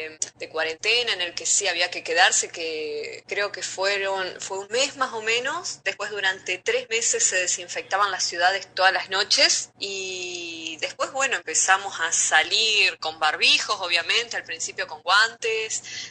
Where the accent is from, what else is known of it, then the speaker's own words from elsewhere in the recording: Argentina; now in Dubai, United Arab Emirates; Soy la primera argentina en estar dentro de un consejo o asociación emiratí en los Emiratos Árabes.